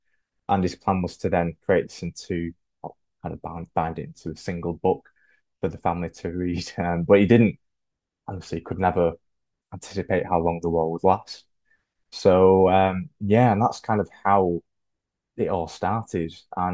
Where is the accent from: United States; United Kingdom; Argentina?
United Kingdom; the north of England; also born or lived in Germany; I'm actually from here in the north of England. I'm half German, so I was born in Germany when I was when I moved here when I was one.